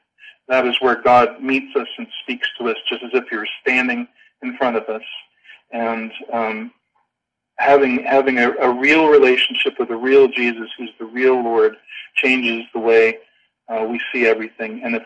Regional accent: California, United States; now in Houston, United States; Although let me say, I'm not from the Bible Belt. I'm from California, so I'm kind of from the tie-dye hippie T-shirt.

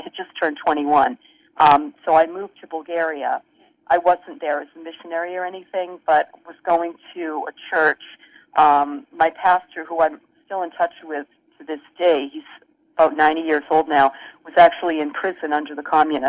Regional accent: Massachusetts, United States; I was brought up Roman Catholic. You probably not too hard to understand … I'm from Massachusetts. Yeah. My parents are Irish Catholics, and so I was in church with my two brothers.

